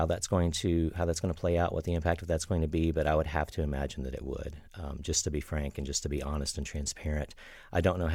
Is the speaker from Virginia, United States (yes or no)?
no; North Carolina, United States; you've heard me tell the story about growing up in North Carolina. The resources I had were limited